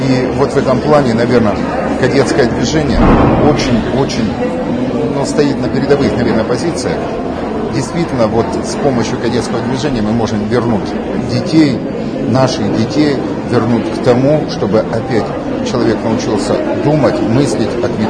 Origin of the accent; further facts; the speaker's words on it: Nevyansk, Sverdlovsk Oblast, Russia; мой родной город Невьянск.